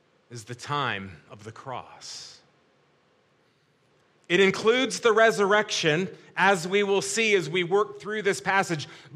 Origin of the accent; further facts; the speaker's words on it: United States; When I was a child growing up in the United States, back a long time ago in the 1970s